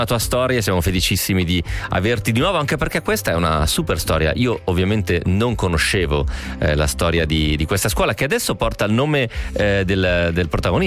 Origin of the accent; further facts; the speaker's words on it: Romentino, Piedmont, Italy; mi ricordo quando la incontro, quando torno dai miei genitori a Romentino mi capita di incontrarla